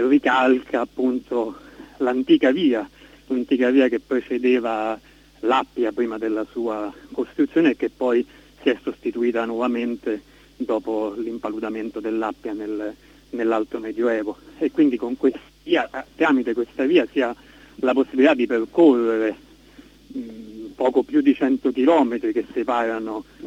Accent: Rome, Lazio, Italy; è un territorio di adozione per me, perché vengo da Roma, ma con cui negli anni ho instaurato un forte legame di appartenenza.

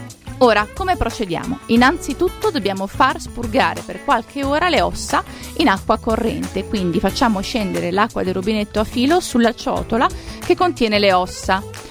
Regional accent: Emilia-Romagna, Italy; io che sono romagnola lo adoro

